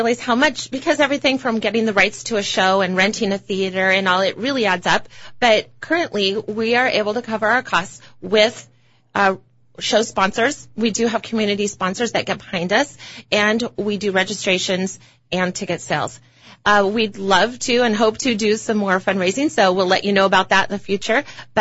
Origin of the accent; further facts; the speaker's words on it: Glendora, California, United States; I grew up in Glendora.